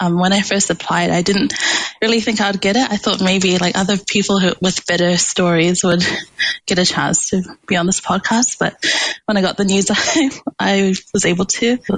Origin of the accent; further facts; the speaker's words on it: Hong Kong; now in New Zealand; So I'm born here in New Zealand. I'm Samoan Chinese, but I grew up in Hong Kong, as you were saying.